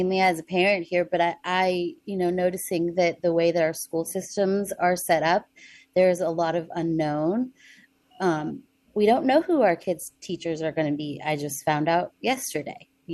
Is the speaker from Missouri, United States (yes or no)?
no; Johnstown, Pennsylvania, United States; I'm from Johnstown, Pennsylvania